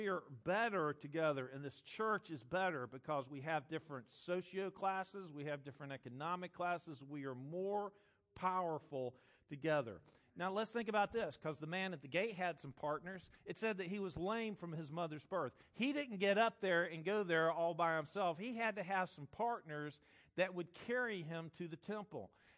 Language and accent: English; Ireland; A genetic disposition to drink. I'm Irish, right?